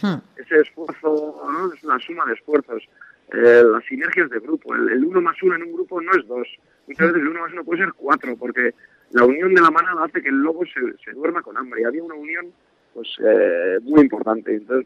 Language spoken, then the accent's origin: Spanish; San Sebastián, Basque Country, Spain; soy de Donosti, porque he mamado la Real toda mi vida